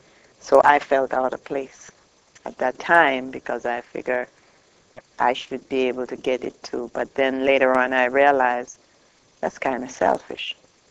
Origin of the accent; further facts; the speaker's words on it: Jamaica; I used to call myself a special child because I'm from Jamaica. It's a fairly poor country.